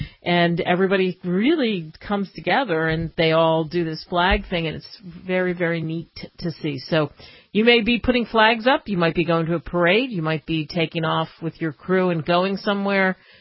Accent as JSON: {"language": "English", "town": "Philadelphia", "region": "Pennsylvania", "country": "United States", "tie": "born or raised there", "said": "It means so much to me as I grew up in Philadelphia"}